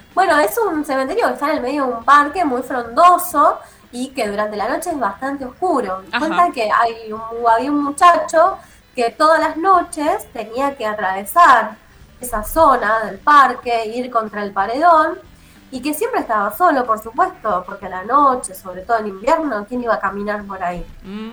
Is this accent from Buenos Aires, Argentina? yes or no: no; Rosario, Santa Fe, Argentina; yo siempre que pienso en leyendas, me acuerdo de una, que viste que yo soy rosarina